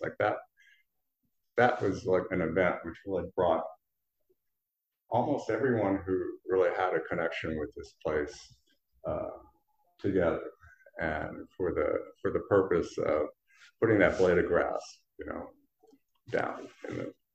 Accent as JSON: {"language": "English", "region": "Wisconsin", "country": "United States", "said": "I'm from Wisconsin, so, you know, cold weather is like, we think this is cold"}